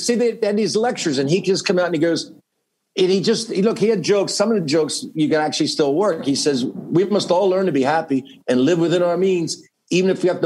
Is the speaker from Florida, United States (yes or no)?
no; New Jersey, United States; I grew up in South Jersey, small town. It's very rural. They call it South Jersey, the northernmost part of Alabama. That's where I'm from.